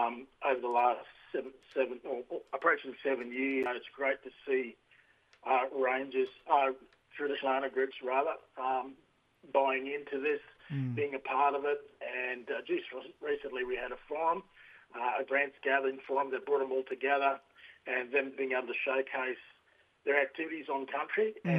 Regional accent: Queensland, Australia; from the Capricorn Coast, Central Queensland area. Very large tract of country down here.

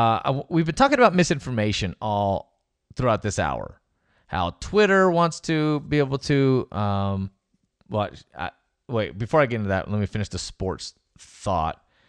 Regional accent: Tennessee, United States; Even though I grew up in Tennessee, I don't know any Vol fans around here.

